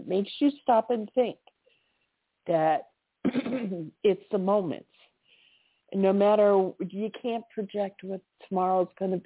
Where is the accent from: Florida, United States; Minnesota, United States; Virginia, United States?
Florida, United States; Boca Raton; My sister and I grew up in Boca, between Boca and Lighthouse Point, so it was like going home in a way